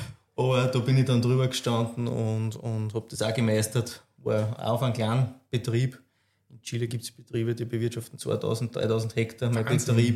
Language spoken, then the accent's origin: German; Austria; Wir sind bei uns in Österreich gewähnt, wenn man auf ein Weingut kommt.